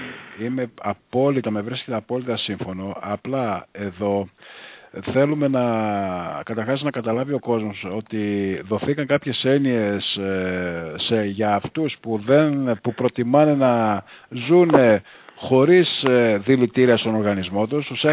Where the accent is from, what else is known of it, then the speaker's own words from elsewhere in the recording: Greece; γιατί εγώ σαν Έλληνας πολίτης άρχισα να φοβάμαι ότι δεν υπάρχει δικαιοσύνη